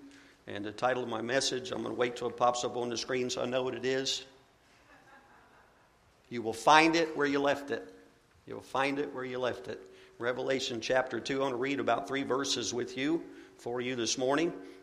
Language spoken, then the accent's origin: English; Haines City, Florida, United States; We're from Central Florida in Haines City, Landmark Baptist Church.